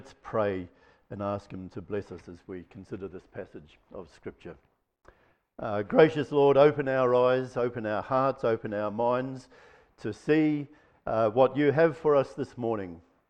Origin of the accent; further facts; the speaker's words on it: New Zealand; And here we are coming from New Zealand, right? Hills, okay? We know what hills are.